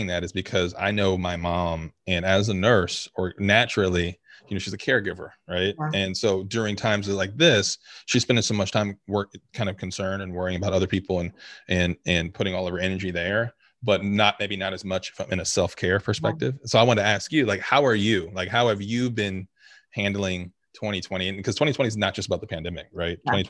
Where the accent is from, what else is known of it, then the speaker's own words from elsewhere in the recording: Cincinnati, Ohio, United States; born there; I was born in Cincinnati, Ohio, and she was in nursing school at Xavier.